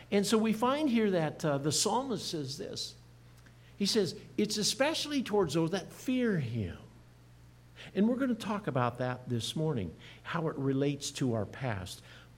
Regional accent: Iowa, United States; I grew up in Iowa. Had a wonderful, loving mother. Dad died at age 14.

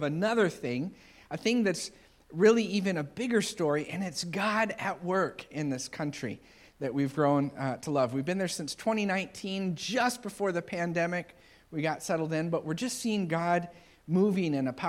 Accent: Mexico; Letty and I grew up in Mexico in very similar places.

